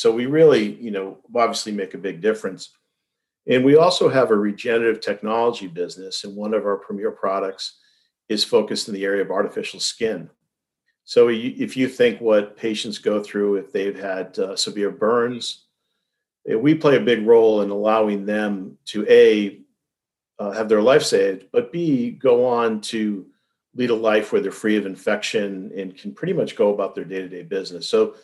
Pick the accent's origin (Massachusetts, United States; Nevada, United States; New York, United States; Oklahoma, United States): Massachusetts, United States; I'm born and raised in Massachusetts, traveled around the world quite a bit for my job, but local Massachusetts person